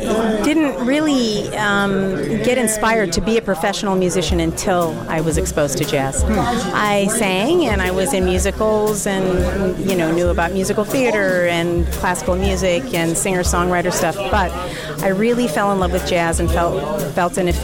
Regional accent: Milwaukee, Wisconsin, United States; also born or lived in Omaha, United States; well, I was born in Omaha, Nebraska, but I was raised in Milwaukee, Wisconsin.

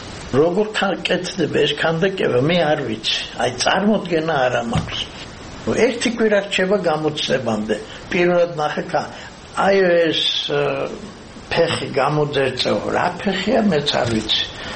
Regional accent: Arkhoti, Mtskheta-Mtianeti, Georgia; ხევსურიდან, საიდანაც ჩვენ მართლა ვართ, არხოტიდან ვარ ჩამოსული

